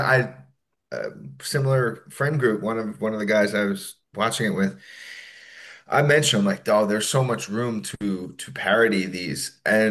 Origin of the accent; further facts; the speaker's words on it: New York, United States; and I grew up in New York, so a lot of great pizza spots.